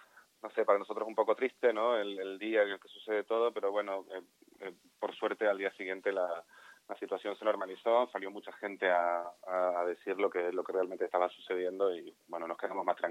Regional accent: Argentina; que no soy el compositor, y que además soy argentino

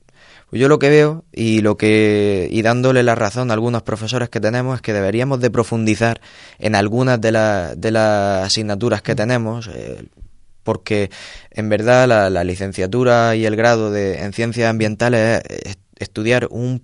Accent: Orihuela, Valencian Community, Spain; Y que es mi pueblo, por supuesto.

